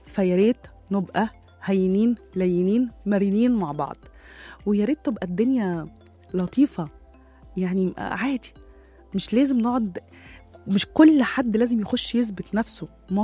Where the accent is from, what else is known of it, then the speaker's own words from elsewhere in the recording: Egypt; ونقعد بقى نعمل جروبات يعني خارجية بقى يبقى فيها شوية حاجات من اللي إحنا بنحبهم كده كمصريين